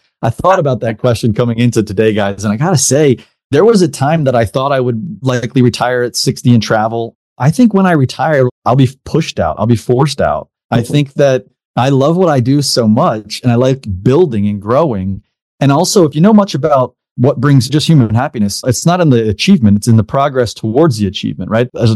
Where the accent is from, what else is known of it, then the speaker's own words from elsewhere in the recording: Pennsylvania, United States; a trade school in the town that I grew up in, or the area that I grew up in Pennsylvania.